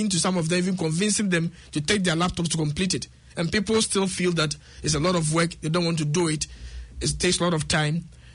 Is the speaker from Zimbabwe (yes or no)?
no; Ghana; English is a second language; now in New Zealand; My English is not great because I'm Ghanaian, I'm not a New Zealander.